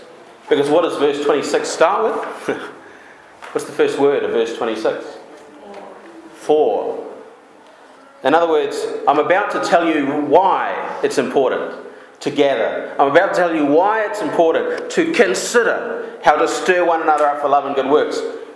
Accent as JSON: {"language": "English", "town": "Timaru", "region": "Canterbury", "country": "New Zealand", "lives_now": "Auckland, New Zealand", "said": "You know, I come from Timaru, and it rains less than half the amount it rains in Auckland."}